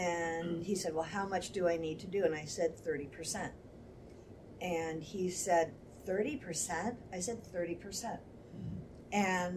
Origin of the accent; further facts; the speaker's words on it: Colorado Springs, Colorado, United States; I'm from Colorado Springs, and I started working with one of our outfitters 11 years ago